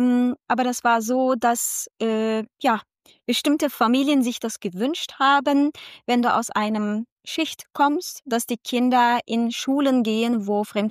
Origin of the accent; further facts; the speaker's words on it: Istanbul, Turkey; moved away as an adult; now in Germany; Ich komme ja aus der Türkei, aus Istanbul, bin auch dort groß geworden und mit 20 bin ich nach Deutschland gekommen zum Studieren.